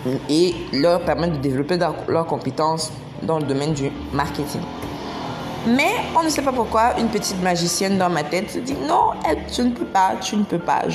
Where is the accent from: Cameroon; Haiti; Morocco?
Cameroon; Je suis originaire du Cameroun